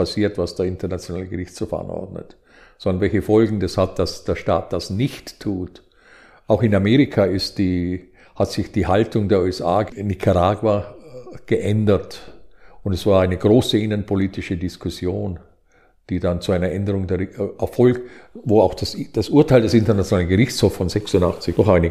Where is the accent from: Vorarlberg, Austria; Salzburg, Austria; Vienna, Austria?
Vorarlberg, Austria; ich meine, ich bin ein Vorarlberger und die haben vielleicht eh schon so ein bisschen praktisches Gespür und einen hochentwickelten Pragmatismus